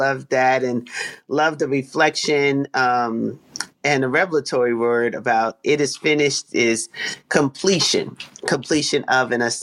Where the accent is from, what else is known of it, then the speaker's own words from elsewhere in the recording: Jamaica; because yes, I am Jamaican.